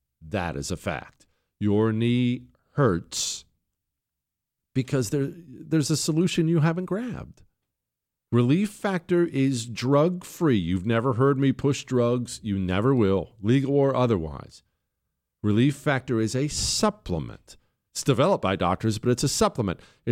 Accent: United States; I'm thrilled because I'm an American.

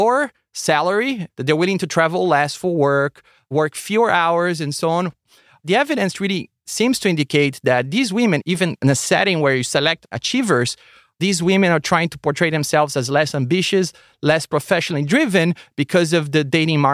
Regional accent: Brazil; I'm from Brazil originally, and I had some connections back in Brazil

